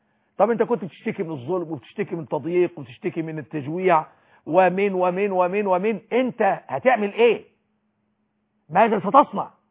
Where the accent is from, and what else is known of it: Egypt